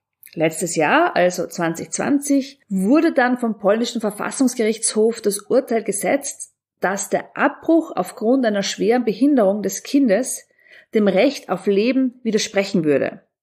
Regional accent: Austria; bei uns in Österreich

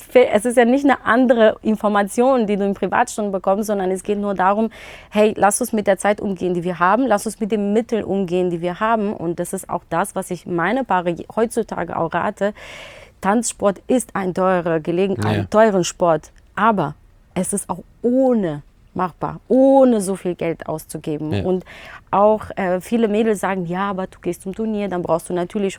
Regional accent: Romania; ich bin geboren und groß geworden in Rumänien.

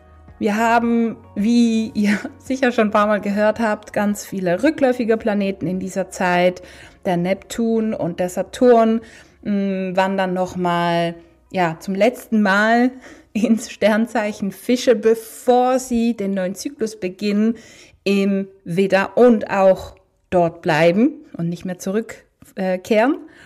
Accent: Poland; ich komme ja aus Polen, wie du weißt

